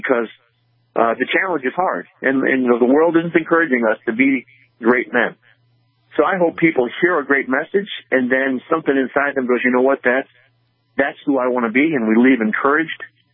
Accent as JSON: {"language": "English", "town": "Chicago", "region": "Illinois", "country": "United States", "said": "I'm actually from Chicago originally."}